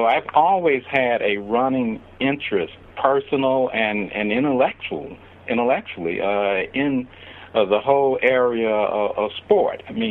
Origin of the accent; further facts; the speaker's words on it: Chicago, Illinois, United States; Heck, I grew up in Chicago and thought I knew a lot about the history of Chicago